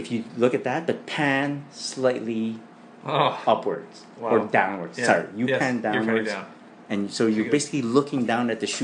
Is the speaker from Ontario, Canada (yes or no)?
no; Montreal, Quebec, Canada; I'm a guy from Montreal.